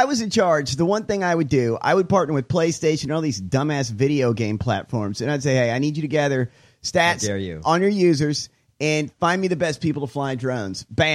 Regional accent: Georgia, United States; That is the weirdest accent ever, man. And I'm from Georgia.

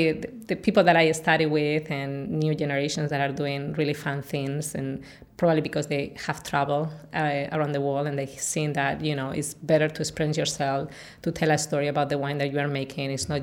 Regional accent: Madrid, Community of Madrid, Spain; English is a second language; moved away as an adult; now in United States; I'm from Madrid originally, so it's not a wine region per se. My family is not in the wine business.

